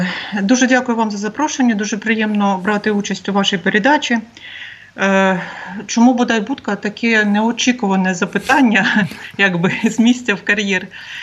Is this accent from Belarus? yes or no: yes; Zakazanka, Brest Region, Belarus; мова, якою ми розмовляємо там у нас на Берестейщині, на моєму рідному селі Заказанка, це мова українська.